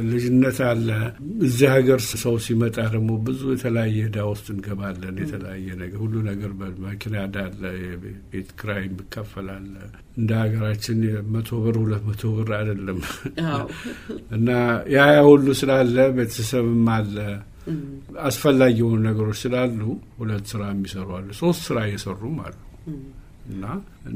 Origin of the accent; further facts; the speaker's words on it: Gondar, Amhara, Ethiopia; ብዙ ሰዎች ጎንደሬም አልመስላቸውም። የለብኝም ግን ንጹህ ጎንደሬ ነኝ። ምንም ድብልቅ የሌለኝ ንጹህ ጎንደሬ ነኝ።